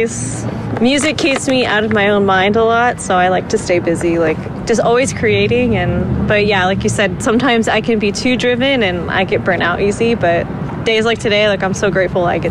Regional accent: Simi Valley, California, United States; I'm from Simi Valley.

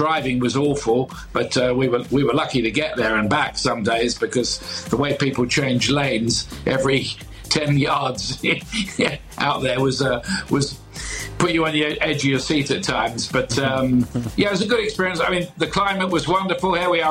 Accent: England, United Kingdom; I was about to say to you that being English, I've never been at any celebrations.

